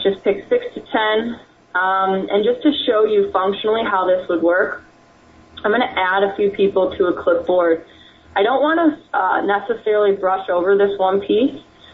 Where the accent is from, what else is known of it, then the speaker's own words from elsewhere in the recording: Chicago, Illinois, United States; So this person's suggestion was for Chicago, Illinois, my hometown nonetheless.